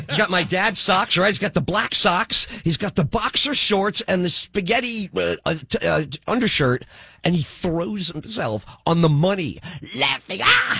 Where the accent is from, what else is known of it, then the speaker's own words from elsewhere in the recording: Bronx, New York, United States; I mean, we saw that all the time growing up in the Bronx.